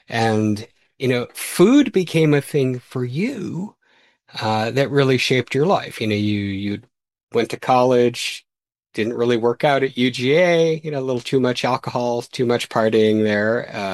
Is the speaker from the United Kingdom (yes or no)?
no; Midwest, United States; also born or lived in Georgia; I am not from the South. I am as Midwestern comes.